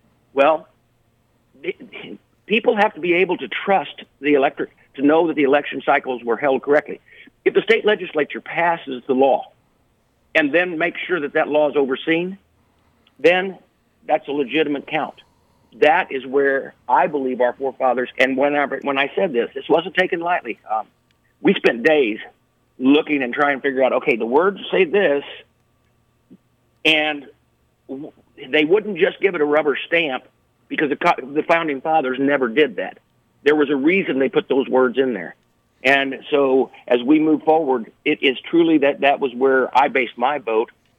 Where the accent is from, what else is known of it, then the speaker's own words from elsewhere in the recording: Illinois, United States; I come from Illinois. I know where fraud exists.